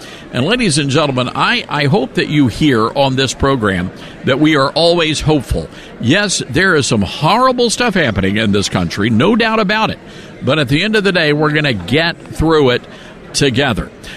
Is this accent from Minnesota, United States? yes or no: no; Tennessee, United States; the great senator from my home state, Tennessee